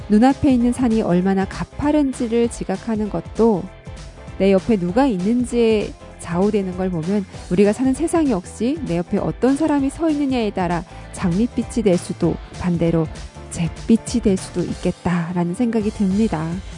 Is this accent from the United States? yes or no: no; North Korea; now in South Korea; 저는 탈북민 방송원